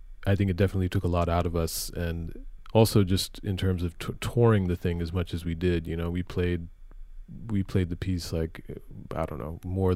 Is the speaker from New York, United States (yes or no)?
no; Connecticut, United States; Yeah, I was born in Litchfield County, Connecticut.